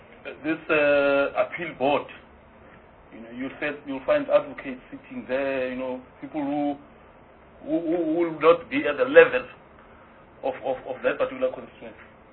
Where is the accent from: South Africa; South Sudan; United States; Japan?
South Africa; Mamelodi, Gauteng; I mean, I'm from Mamelodi, you know?